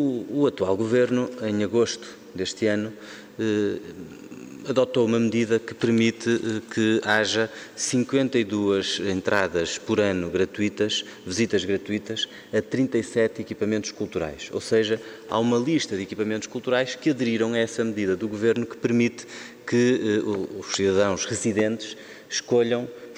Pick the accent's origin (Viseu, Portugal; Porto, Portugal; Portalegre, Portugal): Porto, Portugal; Eu sou da cidade do Porto, conheço Serralves há bastante tempo